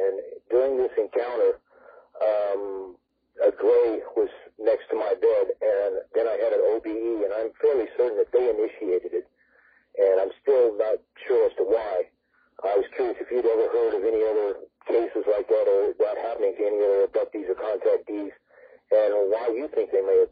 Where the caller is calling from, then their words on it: Arizona, United States; I'm calling from Arizona.